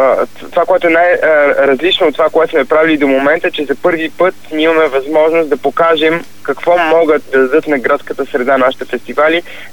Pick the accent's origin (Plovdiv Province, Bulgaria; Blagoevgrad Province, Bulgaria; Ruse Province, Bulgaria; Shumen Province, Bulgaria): Plovdiv Province, Bulgaria; Plovdiv; аз съм пловдивчанин, аз съм завършил средното си образование в Пловдив.